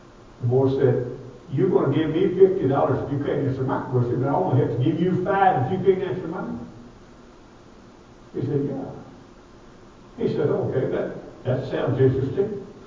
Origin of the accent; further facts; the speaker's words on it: Kentucky, United States; I'm originally from Kentucky.